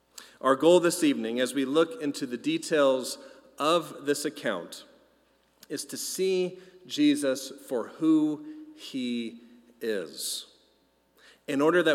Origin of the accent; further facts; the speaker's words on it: California, United States; I grew up here in Southern California, very much so steeped in surfing culture.